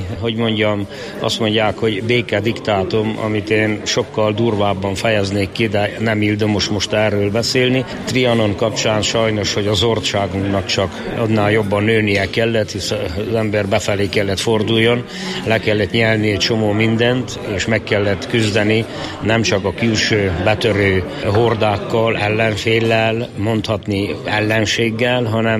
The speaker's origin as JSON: {"language": "Hungarian", "town": "Csíkszereda", "region": "Harghita", "country": "Romania", "also_born_or_lived": "Csíkrákos / Ozsdola", "said": "Csíkszeredából jöttem. Születésileg, ahogy szokták mondani, a mi vidékünkön fél lábam csíkrákosi, vagyis felcsíki, a másik fél lábam pedig háromszéki, pontosabban ozsdolai."}